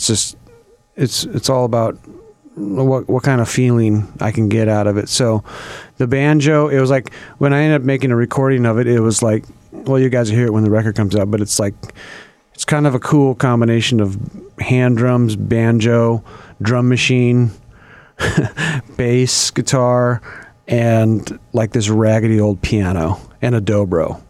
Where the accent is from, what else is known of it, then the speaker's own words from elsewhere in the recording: Sacramento, California, United States; I'm from Sacramento.